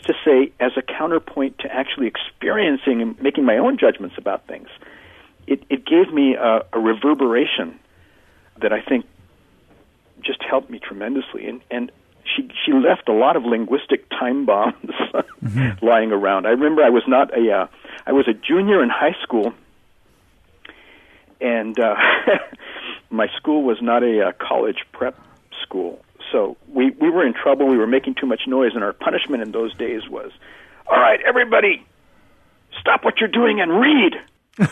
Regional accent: Arizona, United States; Because I was living in the desert. There's no snow and there's no kings, no king of Arizona, you know.

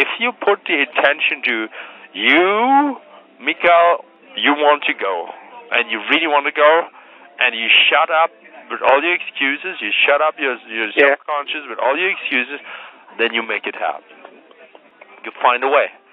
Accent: Germany; I come from Germany.

